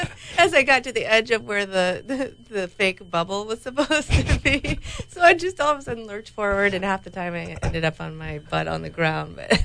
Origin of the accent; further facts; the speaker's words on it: Lawrence, Kansas, United States; now in Los Angeles, United States; I'm from Lawrence, Kansas.